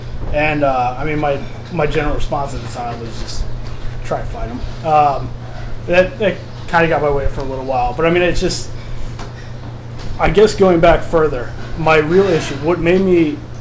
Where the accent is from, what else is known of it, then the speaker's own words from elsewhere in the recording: St. Louis, Missouri, United States; I grew up in St. Louis, which is the hometown of Monsanto.